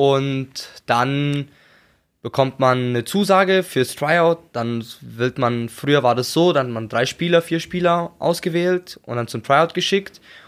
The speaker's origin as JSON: {"language": "German", "town": "Weingarten", "region": "Baden-Württemberg", "country": "Germany", "tie": "born there", "said": "Weingarten ist gleich so eine kleine Stadt neben Ravensburg. Das ist, ja, ist nicht groß, klein, ja."}